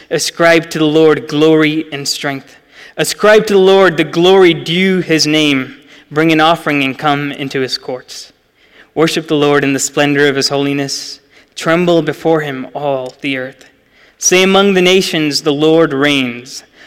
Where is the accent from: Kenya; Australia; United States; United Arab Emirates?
United Arab Emirates; Dubai; my lived experience as an Indian born and raised in Dubai matters to him when he does sermon prep.